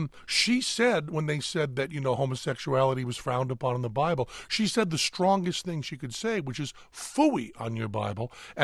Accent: Massachusetts, United States; I was raised in New England, Western Massachusetts, in what was called the First Congo Church, the First Congregationalist Church

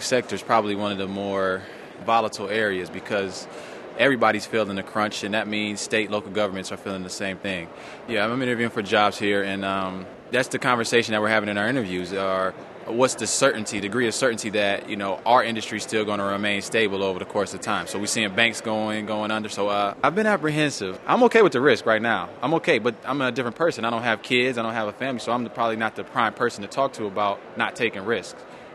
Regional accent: Indiana, United States; I'm from Indiana.

